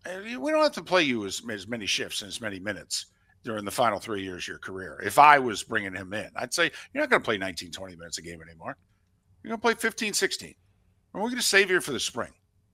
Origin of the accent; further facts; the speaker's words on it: United States; And I'm American. I don't even care about you guys.